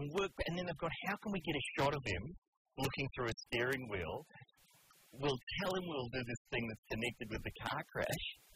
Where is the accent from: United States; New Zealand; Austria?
New Zealand; I guess I'd use split ends because I'm from New Zealand.